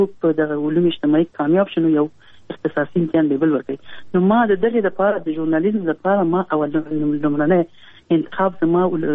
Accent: Kabul, Afghanistan; ما زه په کابل کې پیدا یم.

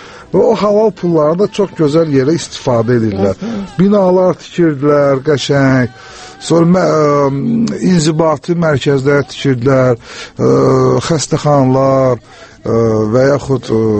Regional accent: Baku, Azerbaijan; mən də özüm Bakılıyam, əslin belə dərin geçir, mən özüm də Bakılı deyirəm, əslin mənim başqa yerdəndir, başqa Azərbaycan regionlarından, amma mən əgər bu şəhərdə doğulmuşamsa, burada tərbiyə almışamsa

